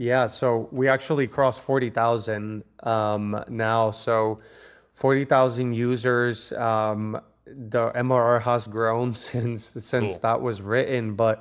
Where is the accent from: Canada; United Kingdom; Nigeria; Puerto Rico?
Puerto Rico; I grew up in Puerto Rico, grew up with... My father is an entrepreneur, owns a hardware. So I grew up, since I was a kid, selling inside a store